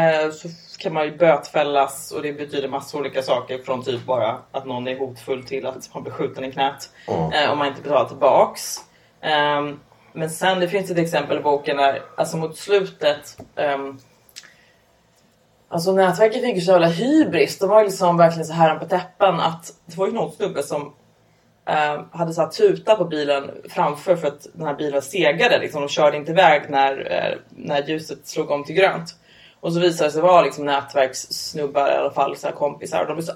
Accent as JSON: {"language": "Swedish", "town": "Upplands Väsby", "region": "Stockholm County", "country": "Sweden", "said": "jag kommer från Upplands Väsby. Det är typ... motsvarigheten fast norrort. Att vi är typ finnar istället för syrianer."}